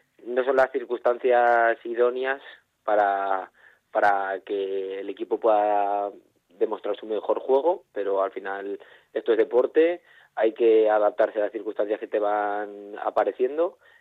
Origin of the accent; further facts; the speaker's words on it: Valencian Community, Spain; Entonces, la verdad es que eso como valenciano, la verdad es que es muy bonito